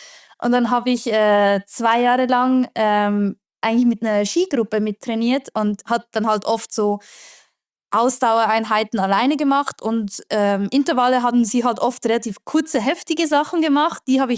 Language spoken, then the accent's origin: German; Engelberg, Obwalden, Switzerland; Und da war bei uns in Engelberg war eine Sportschule, aber die haben bis dahin nur Ski-Alpin oder Freestyle betreut